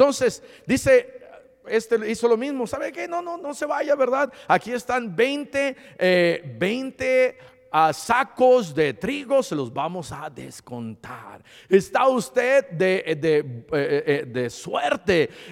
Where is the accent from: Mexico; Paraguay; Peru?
Mexico; Iguala, Guerrero; yo estaba creciendo en Iguala, Guerrero, teníamos una ferretería.